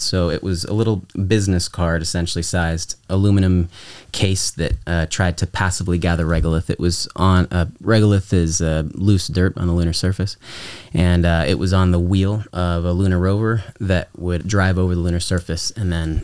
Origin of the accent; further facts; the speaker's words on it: Florida, United States; I grew up in Florida in the United States where rockets were launching.